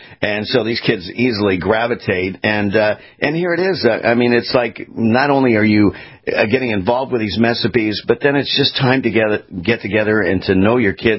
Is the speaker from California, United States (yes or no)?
yes; Los Angeles, California, United States; I was born and raised in Los Angeles. I'm now based in the East Coast.